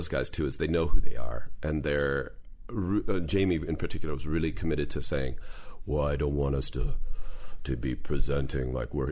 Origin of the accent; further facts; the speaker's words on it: Canada; now in United States; Because we're all Canadian.